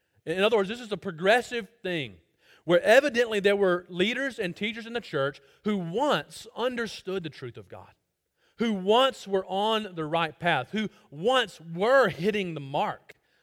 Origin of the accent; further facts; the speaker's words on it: Birmingham, Alabama, United States; There was a pastor near where I grew up in Birmingham, Alabama, that planted a church.